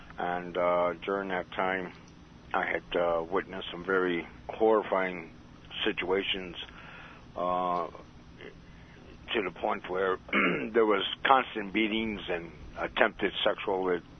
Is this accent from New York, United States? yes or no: yes; Buffalo, New York, United States; born there; I was born in Buffalo, New York, and I sort of years ago in 1952, I was born there.